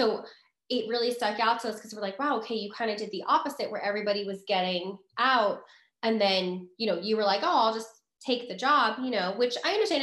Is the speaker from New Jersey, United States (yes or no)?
yes; New Jersey, United States; I mean, you know, I grew up in Jersey. I grew up on the beach.